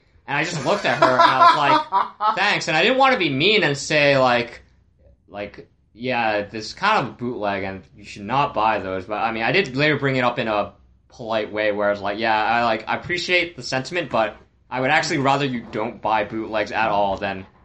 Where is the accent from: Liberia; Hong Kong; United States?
Hong Kong; because I grew up in Hong Kong